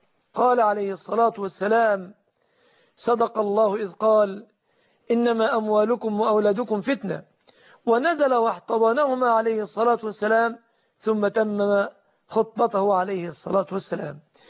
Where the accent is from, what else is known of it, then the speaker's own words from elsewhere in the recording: Egypt; فالشبكة في أعراف أكثر الناس في بلادنا مصر